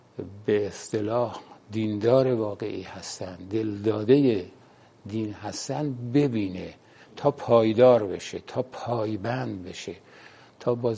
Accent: Qom, Iran; بله، ما در قم متولد شدیم. مدرسه امیر کبیر در خیابون باجک، اونجا درسامونو خوندیم.

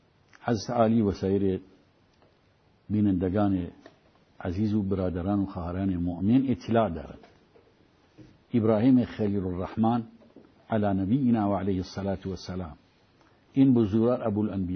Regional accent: Kurdistan, Iran; ما این دو نفر اهل سنت و جماعتیم و بله اهل کردستانیم

